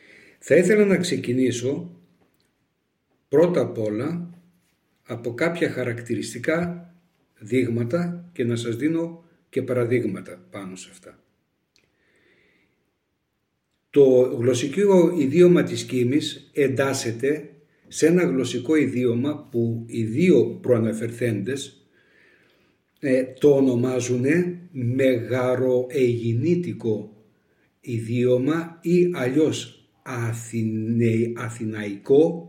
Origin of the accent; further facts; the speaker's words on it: Ioannina, Epirus, Greece; Κατάγομαι από τα Ιωάννινα. Γεννήθηκα εκεί και μεγάλωσα στα Γιάννενα, μέχρι που τελείωσα τις εγκύκλιες σπουδές μου.